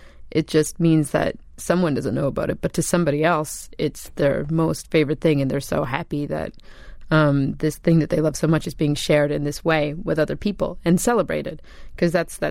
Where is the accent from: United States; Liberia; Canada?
Canada; maybe it's because I'm from Canada, which is kind of an underrepresented place in the great big area of entertainment and popular culture